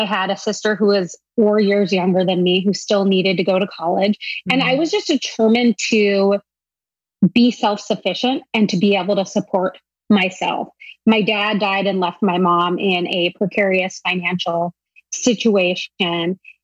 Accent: San Diego, California, United States; I grew up in San Diego, and there was this really nice gym that had opened up.

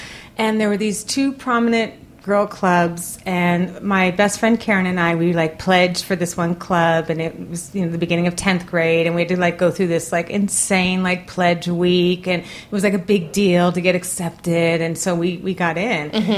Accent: California, United States; And I am from the Valley. Did you know that?

